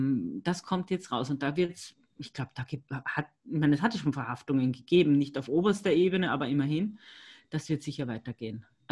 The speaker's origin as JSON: {"language": "German", "country": "Austria", "said": "Bei uns in Österreich waren auch ganz viele so Mini-Erdbeben"}